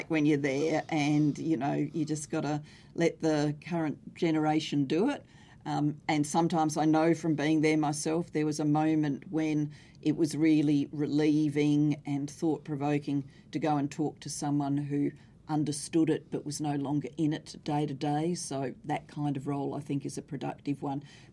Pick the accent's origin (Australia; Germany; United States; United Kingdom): Australia; South Australia; I'm running a royal commission in my home state of South Australia at the moment